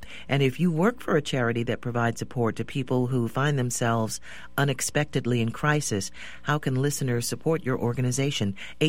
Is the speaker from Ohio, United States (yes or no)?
yes; Ohio, United States; I'm originally from Ohio, so, you know, Midwest.